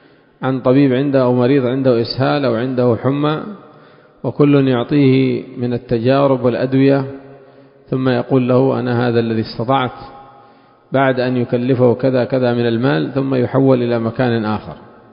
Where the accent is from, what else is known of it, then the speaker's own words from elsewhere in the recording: Yemen; وخاصة عندنا في اليمن